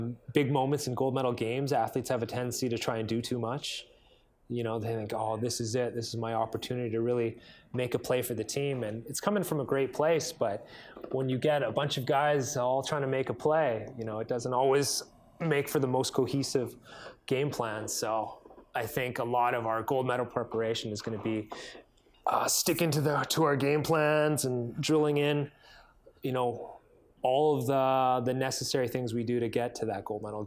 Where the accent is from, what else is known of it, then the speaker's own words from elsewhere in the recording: Richmond, British Columbia, Canada; I'm from Richmond, BC